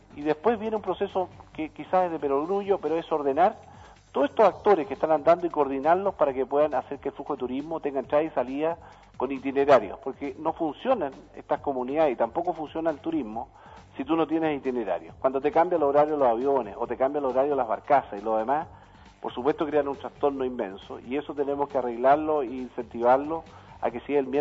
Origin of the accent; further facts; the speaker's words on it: Magallanes, Chile; lo que somos nosotros los magallánicos cuando vamos vía terrestre